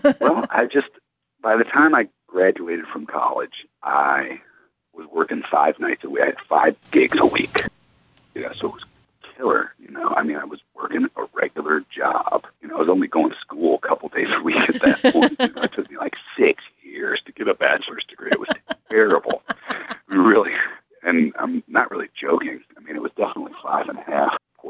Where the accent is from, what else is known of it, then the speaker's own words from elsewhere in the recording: Massillon, Ohio, United States; Then in Wadsworth, Ohio, I grew up in Massillon, Ohio